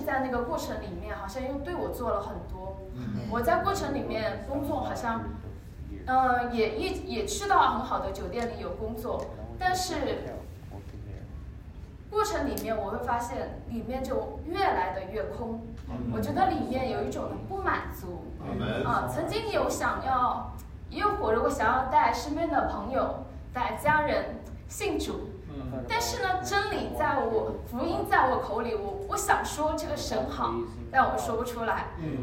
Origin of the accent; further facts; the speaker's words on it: China; 就是用我们中国人的话说，水往低处走，人往高处